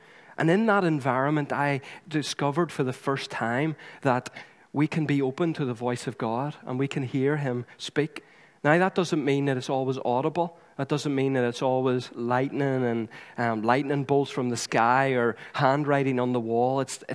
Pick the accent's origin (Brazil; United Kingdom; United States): United Kingdom; Northern Ireland; aren't we, as Northern Irish people?